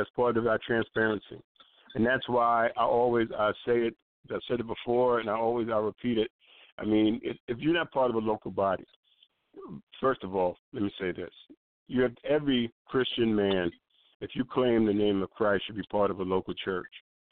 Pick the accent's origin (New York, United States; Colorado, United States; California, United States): New York, United States; New York City; I'm just a guy. I'm from the Bronx.